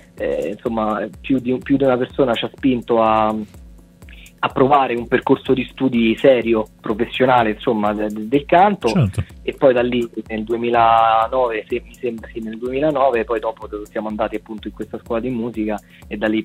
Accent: Rome, Lazio, Italy; Io sono di Roma, quindi nel territorio laziale abbiamo fatto dei live

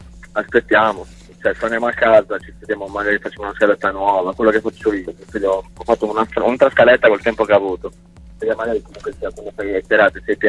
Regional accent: Sardinia, Italy; il video l'ho girato in Sardegna, se non vicino al mio paese, cioè insomma vicino.

